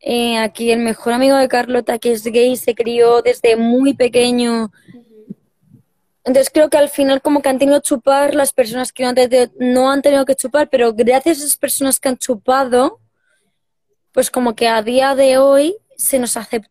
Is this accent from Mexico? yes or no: no; Colombia; accent: Madrid; a pesar de yo ser colombiana, tengo un acento muy, muy, muy marcado madrileño.